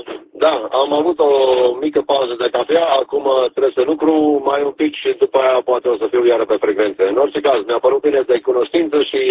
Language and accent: Romanian; Timiș County, Romania; Și eu sunt din Banat, dar din Banat o românesc pe lângă Timișoara.